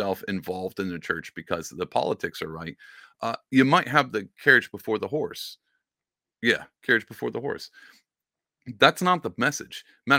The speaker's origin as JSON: {"language": "English", "country": "United States", "tie": "born there", "said": "I was born in America and everybody's, you know, everybody's Protestant here."}